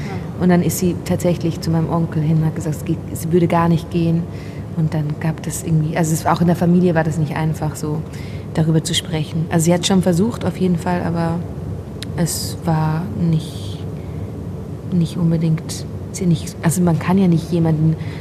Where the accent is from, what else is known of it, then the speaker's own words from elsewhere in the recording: Switzerland; first language Swiss German; German is a second language; Also Deutsch ist ja nicht meine Muttersprache, ich bin Schweizerin. Also Schweizerdeutsch